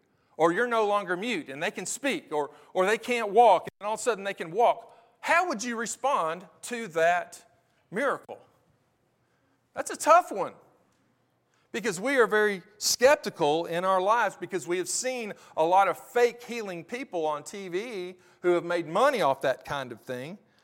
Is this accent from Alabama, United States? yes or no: yes; Birmingham, Alabama, United States; also born or lived in Lexington, Kentucky; now in Hurricane, United States; I'm from Birmingham, Alabama, that was 1 million people, to Lexington, Kentucky, that was 250,000, to Hurricane, West Virginia, that is about 9,500.